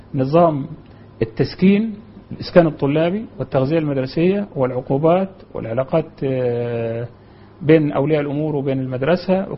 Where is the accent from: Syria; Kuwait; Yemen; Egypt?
Egypt; Upper Egypt; يعني أنا أفتكر في الريف عندنا في الصعيد زمان كان أمية شديدة جدا